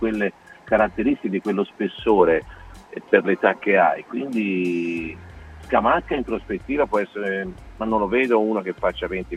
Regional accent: Florence, Tuscany, Italy; No, perché sono di Firenze.

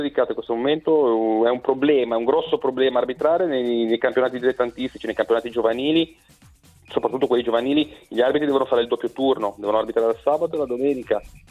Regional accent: Genoa, Liguria, Italy; sono di Genova

